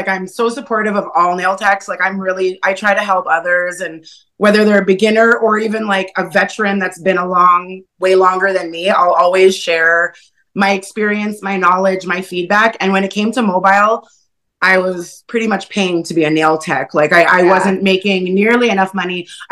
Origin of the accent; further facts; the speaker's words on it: Canada; I'm from Canada and I'm your biggest fan.